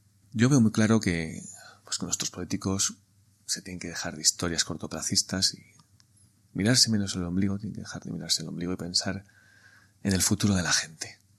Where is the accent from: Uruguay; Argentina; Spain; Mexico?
Spain; Ya sé que somos españoles, necesitamos el relacionarnos, el salir a la calle